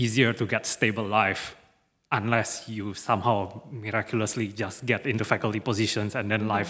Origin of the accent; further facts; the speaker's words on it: Singapore; at least from where I came from, I came from Singapore, and it is an ultra-pragmatic society